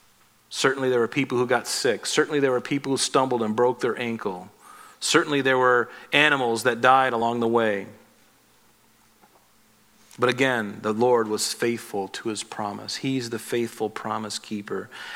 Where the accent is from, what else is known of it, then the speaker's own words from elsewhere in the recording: United States; because I'm an American.